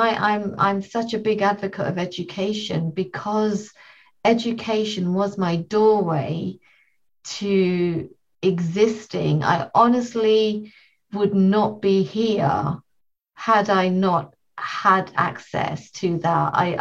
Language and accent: English; London, United Kingdom; I grew up in London, but unfortunately, growing up here in the late 70s, 80s